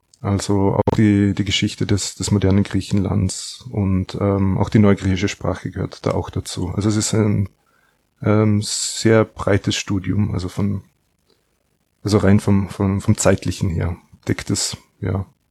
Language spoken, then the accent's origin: German; Austria; Ich komme aus Österreich. Ich habe an der Universität Wien studiert